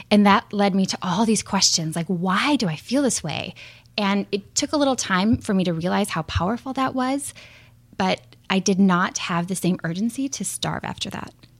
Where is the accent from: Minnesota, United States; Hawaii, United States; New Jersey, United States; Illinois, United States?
Minnesota, United States; I grew up in Minnesota, and I had that really awkward class that so many of us have.